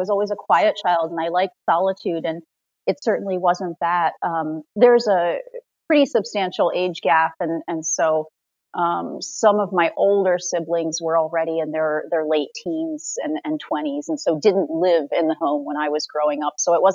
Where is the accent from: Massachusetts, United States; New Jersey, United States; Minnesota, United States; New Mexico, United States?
New Jersey, United States; now in Portland, United States; I grew up in rural New Jersey on the East Coast of the U.S.